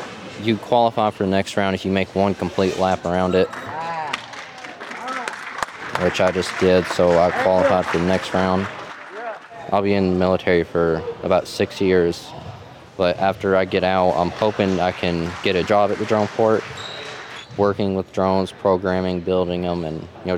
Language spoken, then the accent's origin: English; Owsley County, Kentucky, United States; I'm in 11th grade and I'm from Owsley County.